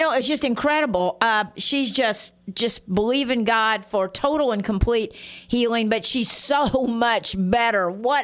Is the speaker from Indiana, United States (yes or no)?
yes; Indiana, United States; moved away; I was born in Indiana. I don't know if you guys know that. Lived there for a while until we went to the mission field